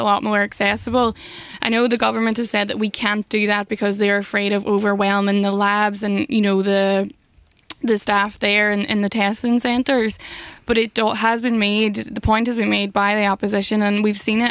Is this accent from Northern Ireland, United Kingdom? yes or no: yes; Derry, Northern Ireland, United Kingdom; I'm originally from Derry